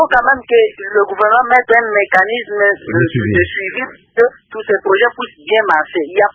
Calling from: Mbandaka, Équateur, DR Congo; Mais si vous voyez ici chez nous en Bandaka

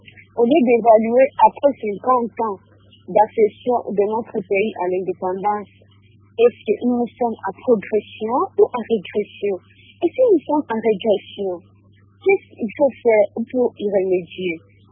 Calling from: Uvira, South Kivu, DR Congo; ici chez nous à Ouvira, il n'y a aucun signal fort sur la préparation du 50e de l'indépendance de notre pays

